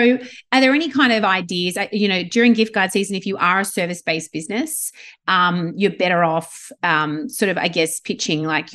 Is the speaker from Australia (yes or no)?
yes; Australia; being Australian doesn't put you kind of 10 steps behind someone else pitching to the media in the US.